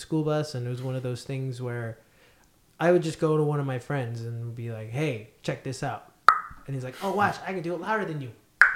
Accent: New York, United States; And then getting into middle school, because I grew up in New York, you know, people would always like bang on the lunchroom table

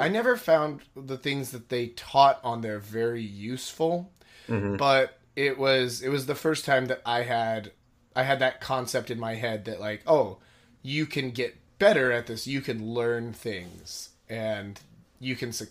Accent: Texas, United States; now in Korea; Well, originally I'm from Texas, and I came to Korea back in 2009, and I've been here since then with just like a break here or there to go home, visit family

